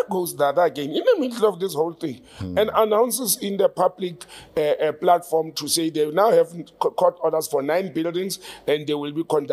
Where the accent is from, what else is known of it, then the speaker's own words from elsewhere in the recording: South Africa; I'm a South African. I speak 9 South African languages fluently, read and write, and I speak 4 or 5 foreign languages